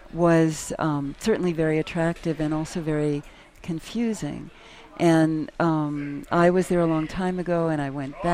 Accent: New York, United States; I'm not from Minnesota, I'm a New Yorker.

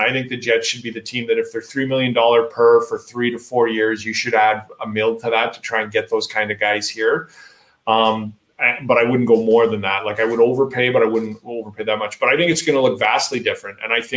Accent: Lethbridge, Alberta, Canada; my buddy Jamie Pusher I grew up with in Lethbridge works for Tampa Bay

